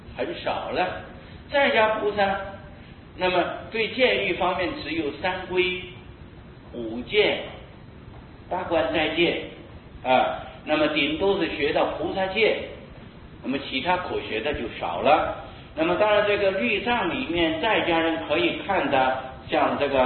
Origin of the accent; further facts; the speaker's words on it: China; 读起来很顺口，很适合我们中国人的口味